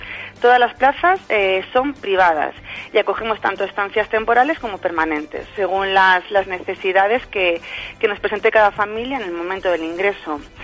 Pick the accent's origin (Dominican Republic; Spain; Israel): Spain; Segovia, Castile and León; Todos los que somos de Segovia en algún momento hemos oído hablar de la Residencia Madrid